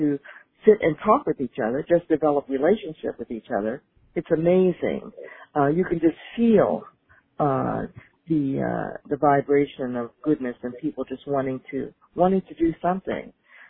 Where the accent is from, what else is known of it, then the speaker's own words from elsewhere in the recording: Baltimore, Maryland, United States; Yes, I'm from Baltimore as well.